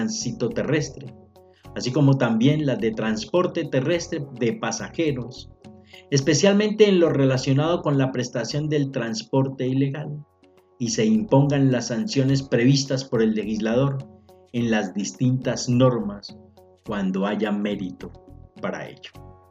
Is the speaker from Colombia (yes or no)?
yes; Colombia; como colombianos que somos